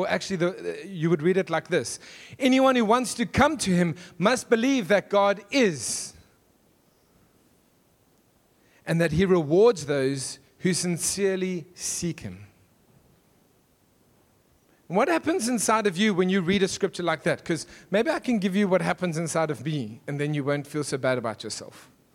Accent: KwaZulu-Natal, South Africa; I am from KwaZulu-Natal, where Afrikaans is a dialect that we hear they speak somewhere in South Africa. No idea what that language is.

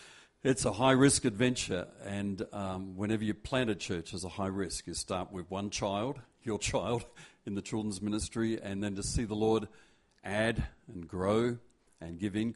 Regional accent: Perth, Western Australia, Australia; I remember as a child growing up in Perth

